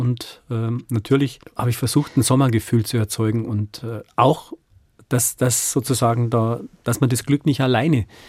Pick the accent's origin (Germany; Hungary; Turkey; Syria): Germany; Bavaria; weil bei uns in Bayern sagt man, Mitleid kriegst umsonst und Neid muss man sich teuer erkämpfen.